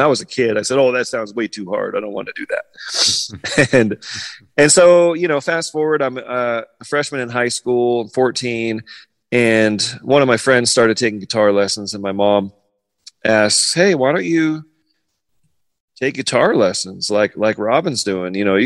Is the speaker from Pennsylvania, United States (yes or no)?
no; California, United States; We were called … I grew up in San Diego County.